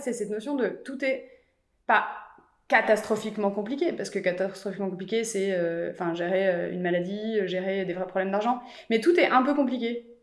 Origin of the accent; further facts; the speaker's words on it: Bourgogne-Franche-Comté, France; J'ai grandi en Franche-Comté, donc à la campagne